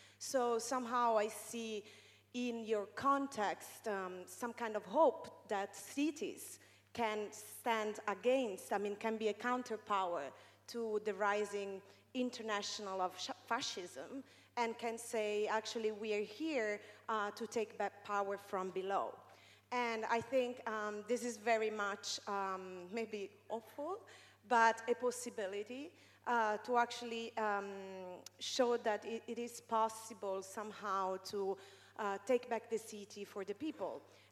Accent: Rome, Lazio, Italy; I'm from Rome, but also I go often to Naples.

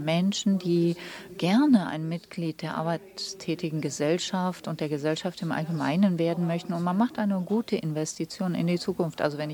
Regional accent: Brazil; Ich komme aus Brasilien

